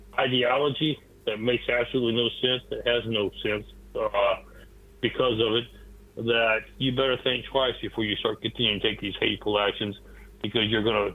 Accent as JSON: {"language": "English", "town": "Columbia", "region": "South Carolina", "country": "United States", "tie": "born or raised there", "said": "we're right down the street from Charlotte in Columbia, South Carolina, my hometown."}